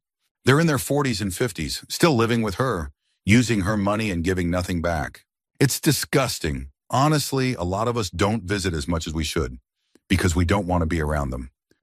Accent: United States; But as an American, hearing all this firsthand was surreal.

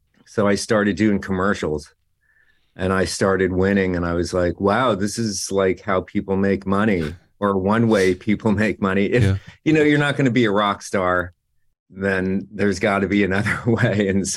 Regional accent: New Jersey, United States; I grew up in Jersey, and I just knew that I wanted to go to New York and play in bands.

